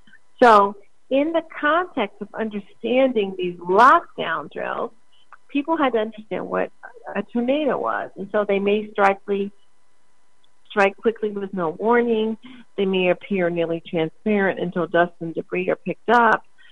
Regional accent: Shaker Heights, Ohio, United States; Really old elementary schools where I grew up in Shaker Heights, Ohio, had a coat room.

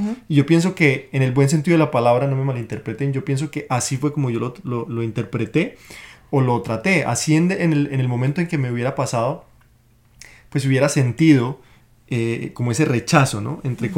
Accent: Colombia; cómo era que yo, siendo colombiano, yo andaba ya con un celular

